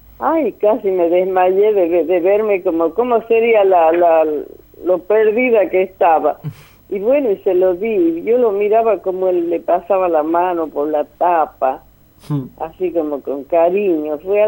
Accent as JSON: {"language": "Spanish", "region": "La Rioja", "country": "Argentina", "said": "yo soy de La Rioja y trabajaba ahí de docente y pedí el traslado hasta que me lo dieron en el año 85, en julio me vine acá"}